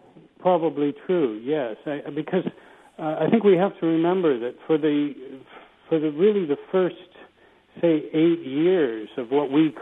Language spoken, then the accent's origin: English; San Diego, California, United States; I was born in 1955. I grew up in San Diego.